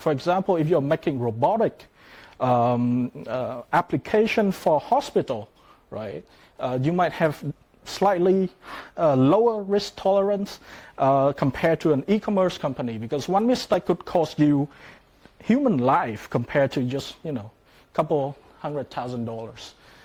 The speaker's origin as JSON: {"language": "English", "country": "Vietnam", "moved": "yes", "lives_now": "Netherlands", "said": "that's fine. I'm from Vietnam originally. I'm currently based in the Netherlands. I have been living there for the last 5 years."}